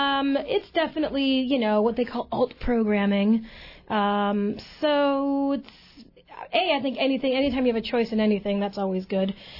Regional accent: Detroit, Michigan, United States; Yeah, we're right there in the old alley, which, you know, I'm from Detroit originally. It feels very much like home, stepping over our local downtown happy people.

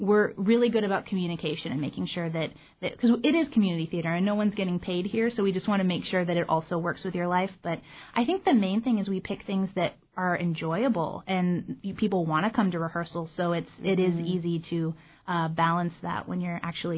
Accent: Seward, United States; I grew up in Seward, and we did a production of Charlie and the Chocolate Factory.

